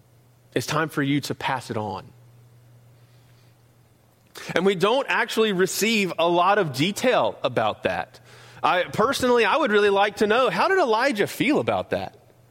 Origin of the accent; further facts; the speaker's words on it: North Carolina, United States; accent: North Carolina; I'm going to enunciate as much as my North Carolina accent will allow me to enunciate here.